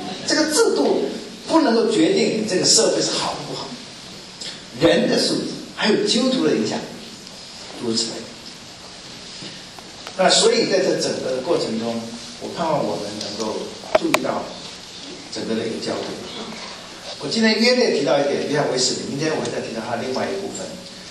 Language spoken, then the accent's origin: Chinese; Taipei, Taiwan; 从小在台湾。读中学，因为我常常要通勤，我从士林乡下那边要到台北上课嘛